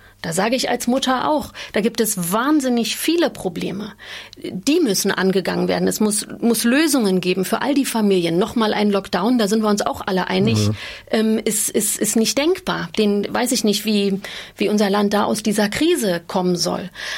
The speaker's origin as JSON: {"language": "German", "region": "East Germany", "country": "Germany", "said": "Ich als Ostdeutsche, das müssen wir machen."}